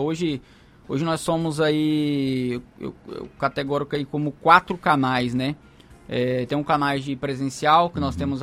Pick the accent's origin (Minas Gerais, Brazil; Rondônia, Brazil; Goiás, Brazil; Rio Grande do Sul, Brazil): Rondônia, Brazil; Vilhena; Inclusive eu sou de lá, do Cone Sul, eu sou de Vilhena, sou natural de lá.